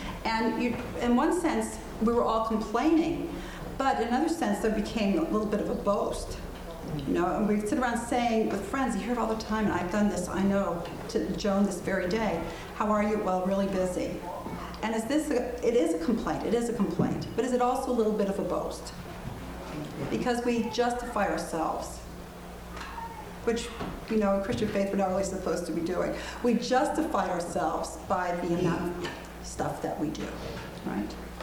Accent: Valparaiso, Indiana, United States; I come here from Valparaiso, Indiana.

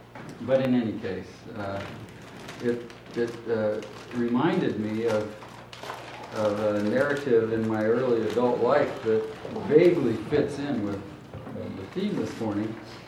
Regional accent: Valparaiso, Indiana, United States; I'm from Valparaiso, Indiana, serving this week as Bible study leader.

